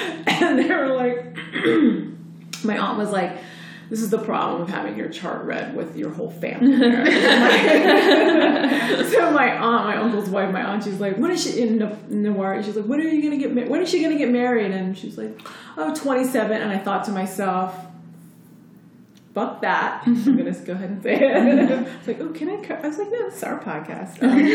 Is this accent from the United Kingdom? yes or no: no; Nepal; so my background is Hindu, because I'm from Nepal, and every Hindu born there, they make a chart-based when you're born.